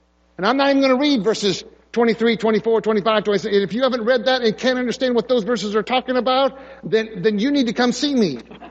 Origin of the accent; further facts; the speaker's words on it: Michigan, United States; Anyway, I grew up in Michigan, so that's what, I don't know what it's here.